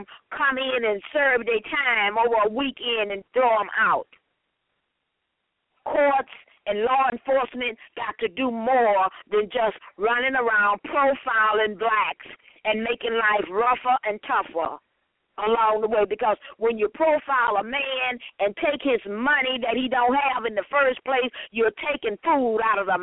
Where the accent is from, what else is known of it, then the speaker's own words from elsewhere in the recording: United States; And I am an American, and I'm a proud American.